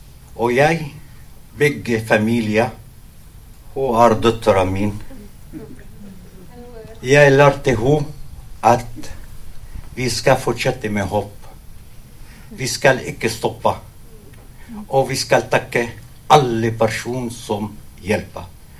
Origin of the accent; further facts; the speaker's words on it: Palestine; Norwegian is a second language; now in Norway; Jeg er fra Palestina.